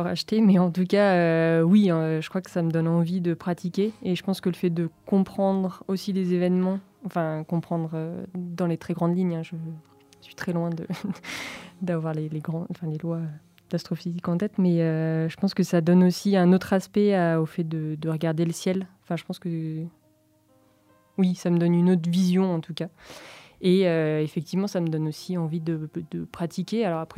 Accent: Auvergne-Rhône-Alpes, France; Puis moi, j'ai grandi bah, dans le Vercors où du coup, il n'y a pas beaucoup de pollution lumineuse.

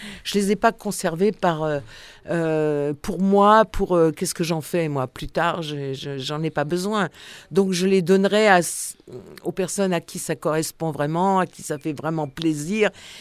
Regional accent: Paris, Île-de-France, France; Étant montmartroise, je connais bien, je suis née à Montmartre

